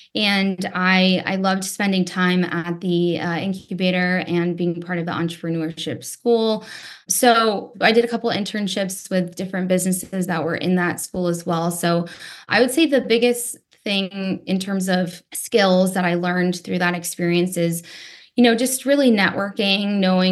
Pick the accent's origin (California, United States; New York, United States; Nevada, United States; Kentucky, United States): Nevada, United States; Las Vegas; I grew up in Las Vegas, so it's been part of my life, my entire life.